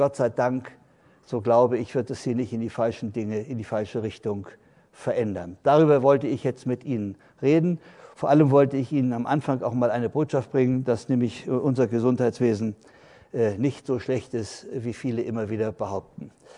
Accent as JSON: {"language": "German", "country": "Germany", "said": "ich komme ja nicht aus dem Rheinland oder vom Ruhrgebiet, sondern nur von der Elbe."}